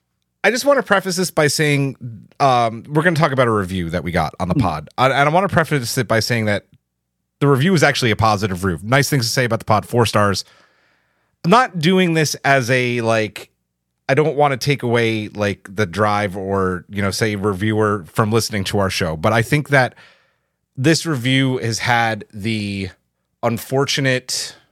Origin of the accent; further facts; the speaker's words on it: Queens, New York, United States; also born or lived in Long Island; now in Philadelphia, United States; I'm from Queens, then Long Island, and I live in Philly.